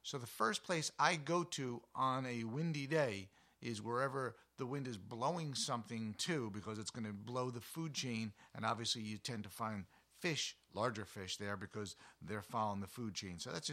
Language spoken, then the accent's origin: English; New Jersey, United States; I grew up in Jersey a million years ago.